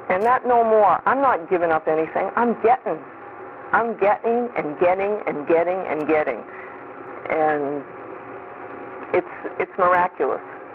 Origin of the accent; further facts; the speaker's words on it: Missouri, United States; I'm from Missouri, you have to show me the show me state.